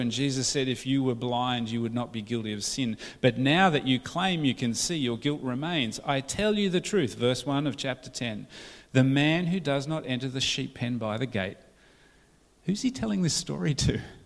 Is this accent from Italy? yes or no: no; Scotland, United Kingdom; accent: Scottish; Highland cows, sorry, my Scottish accent got in the way.